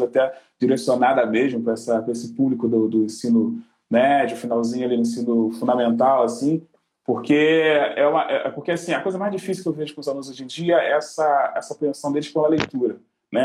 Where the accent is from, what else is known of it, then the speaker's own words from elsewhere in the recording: Rio de Janeiro, Brazil; Bangu. Na real, nasci na Zona Oeste, né? Oeste do Bangu ali.